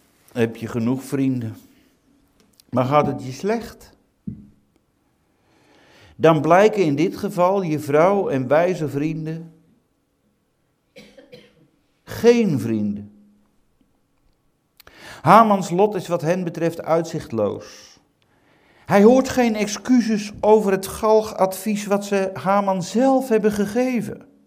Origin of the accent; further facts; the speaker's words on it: Utrecht, Netherlands; En waar ik vandaan kom uit de omgeving van Leerdam